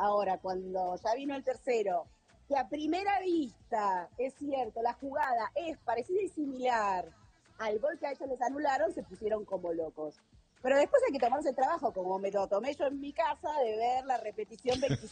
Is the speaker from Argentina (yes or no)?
yes; Argentina; Yo no soy la dueña de AFA ni de FIFA. Soy una argentina que está festejando que ganó un partido.